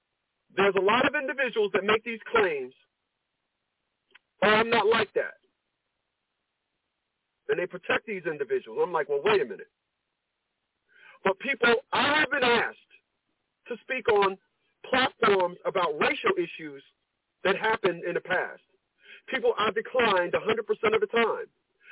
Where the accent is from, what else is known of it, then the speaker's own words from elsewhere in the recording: Newark, New Jersey, United States; I have never met a woman where I'm from, and I'm from Newark, New Jersey, that did that.